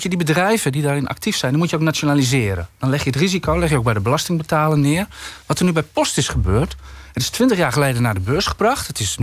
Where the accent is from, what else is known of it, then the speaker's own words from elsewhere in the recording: Netherlands; Weet je wat wij zelf als Nederlanders allemaal overnemen?